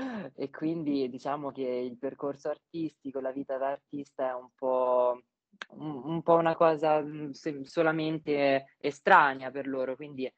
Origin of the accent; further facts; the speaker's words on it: Filottrano, Marche, Italy; Io vengo da Pilottrano, no? In provincia di Ancona, nelle Marche, ed è una città molto piccola, molto chiusa